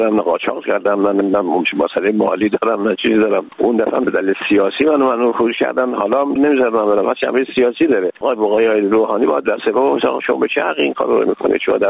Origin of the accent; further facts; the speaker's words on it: Iran; من یه ایرانی هستم